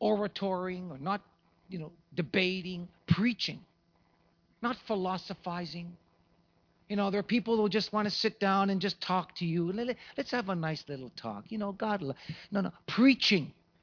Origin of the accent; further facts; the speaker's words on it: Montreal, Quebec, Canada; I said, I'm from Canada. I'm from Montreal.